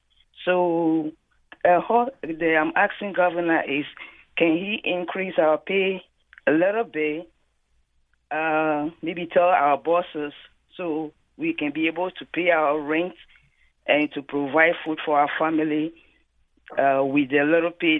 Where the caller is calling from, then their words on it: Danbury, Connecticut, United States; I'm calling from Danbury, and I work as a CNA